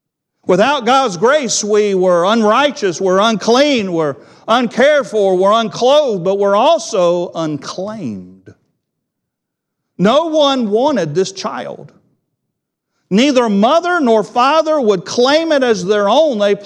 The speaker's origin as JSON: {"language": "English", "region": "Bible Belt", "country": "United States", "tie": "born or raised there", "said": "I grew up in the Bible Belt. I grew up in a moral, correct home, but not a Christian home."}